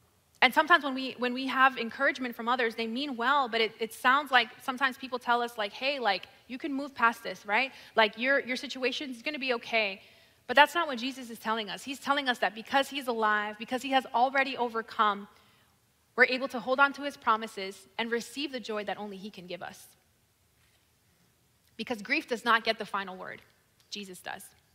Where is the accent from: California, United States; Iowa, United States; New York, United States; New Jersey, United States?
New York, United States; born there; now in Florida, United States; I was born in New York and I moved to Florida in 2005.